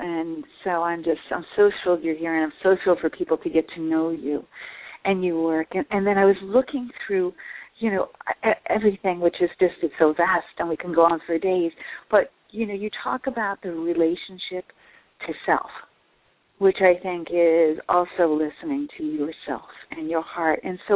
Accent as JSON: {"language": "English", "town": "Atlantic City", "region": "New Jersey", "country": "United States", "said": "growing up, I'm from Atlantic City, so I used to go to Phillies games."}